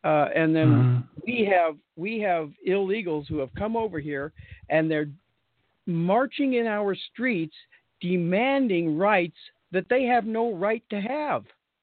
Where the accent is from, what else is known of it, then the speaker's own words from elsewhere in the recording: New Mexico, United States; Well, I did a lot of my growing up in New Mexico.